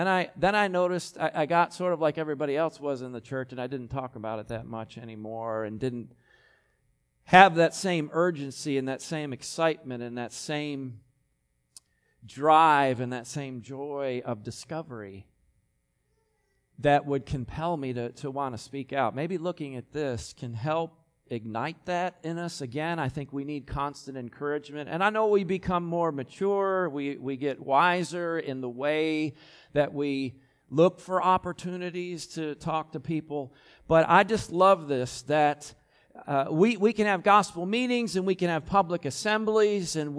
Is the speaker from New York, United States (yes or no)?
yes; New York, United States; accent: Western New York; People say, well, you're not from around here. Where are you from? New York.